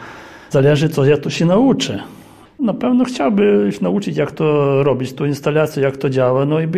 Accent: Ukraine; Polish is a second language; moved away as an adult; now in Poland; Sytuacja jest taka, co ja jestem z Ukrainy. Przyprowadził się do Polski po karcie Polaka z całą swoją rodziną.

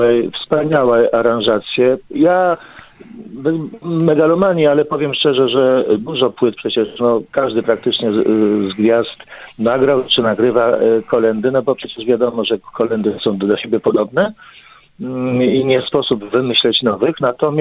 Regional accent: Lublin Voivodeship, Poland; Może dlatego, że jesteśmy ze wschodu, Zamość Lublin

